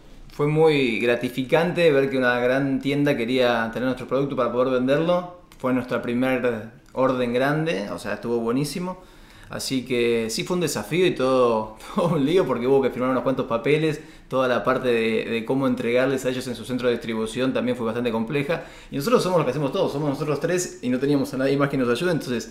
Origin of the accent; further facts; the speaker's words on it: Argentina; que es porque somos argentinos, nos encanta nuestro país y no nos vamos a ir nunca de acá